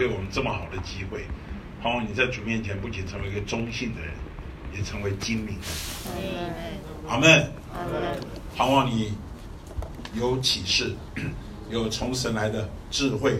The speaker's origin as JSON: {"language": "Chinese", "town": "Beitou", "region": "Taipei", "country": "Taiwan", "tie": "born or raised there", "said": "我自己从小在北投长大的时候，就看到别人呢"}